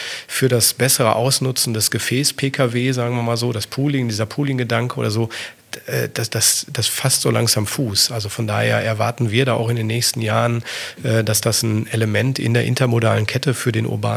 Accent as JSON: {"language": "German", "region": "North Rhine-Westphalia", "country": "Germany", "tie": "born or raised there", "said": "ich bin ein Kind des Ruhrgebiets"}